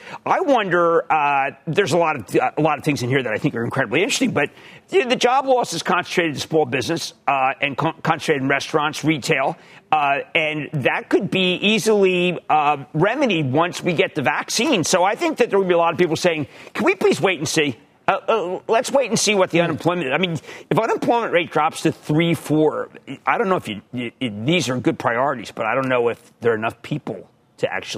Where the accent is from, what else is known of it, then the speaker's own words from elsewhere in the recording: Fort Washington, Pennsylvania, United States; I was growing up in Fort Washington, PA